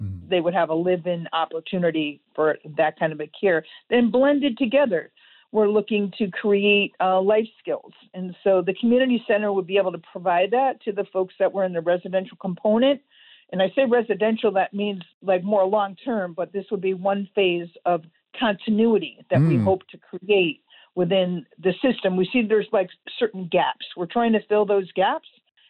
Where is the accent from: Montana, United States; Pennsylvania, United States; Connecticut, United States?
Connecticut, United States; Wallingford; Well, my eye has always been on Wallingford. That's where I grew up. I grew up on the West Side in the Yalesville section of Wallingford.